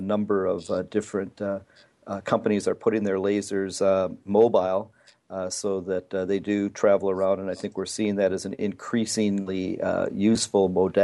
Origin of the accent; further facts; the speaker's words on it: St. Paul, Minnesota, United States; I'm from St. Paul, Minnesota, where I practice cornea and external disease, as well as refractive surgery and cataract surgery as my interests.